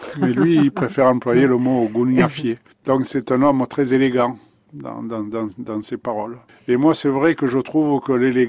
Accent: Provence-Alpes-Côte d'Azur, France; accent: Provençal; J'ai l'accent provençal.

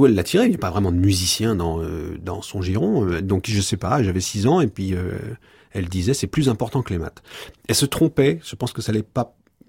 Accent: Lyon, Auvergne-Rhône-Alpes, France; mes parents étaient comédiens, je suis lyonnais. Et comme mes parents étaient en tournée, ma mère était beaucoup en tournée, j'ai été élevé un peu à moitié chez les Italiens du quartier de Gerland. Donc j'étais entre les ouvriers italiens, espagnols

